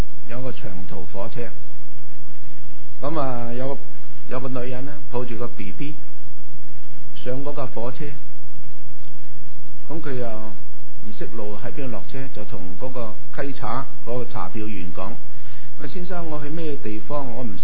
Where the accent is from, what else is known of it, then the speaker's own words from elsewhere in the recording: Guangdong, China; 就正所谓我们广东人说死得不明不白